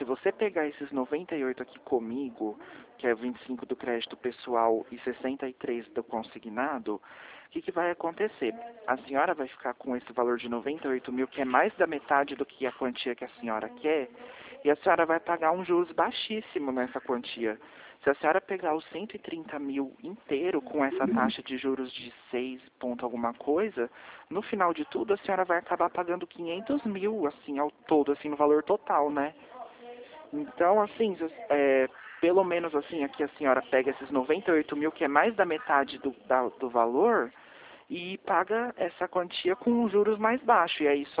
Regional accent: Dracena, São Paulo, Brazil; Eu sou de Dracena, interior de São Paulo.

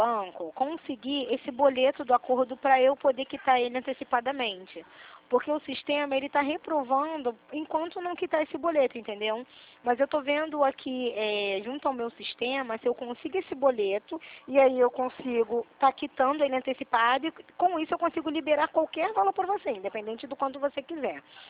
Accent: Rio de Janeiro, Brazil; eu sou daqui do Rio, Presidente Vargas

